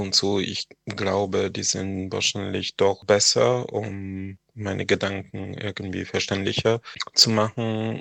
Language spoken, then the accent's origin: German; Italy; first language Italian; German is a second language; now in Germany; wohne seit circa 20 Jahren in Deutschland. Was ich sagen kann, klar, Italienisch ist meine Muttersprache